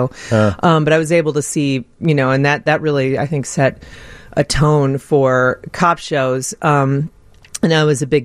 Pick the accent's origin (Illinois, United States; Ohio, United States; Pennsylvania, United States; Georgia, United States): Illinois, United States; Chicago; Yeah, I was raised here in Chicago. My parents, my father lived out in Hinsdale, and my mother lived here in Chicago.